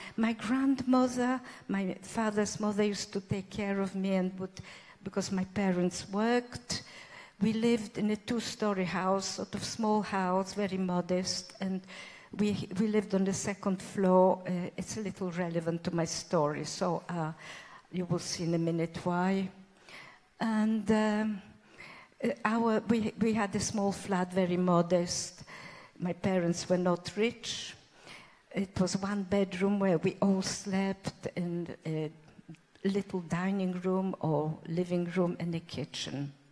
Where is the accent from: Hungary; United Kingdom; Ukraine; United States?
Ukraine; Lviv, Lviv Oblast; born there; English is a second language; moved away; So I was born in Eastern Poland, Lvov, in a very beautiful town.